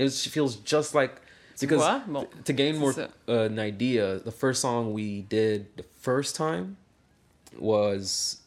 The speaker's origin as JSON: {"language": "English", "region": "Quebec", "country": "Canada", "said": "it's Quebecois here, bro, we drink, you know"}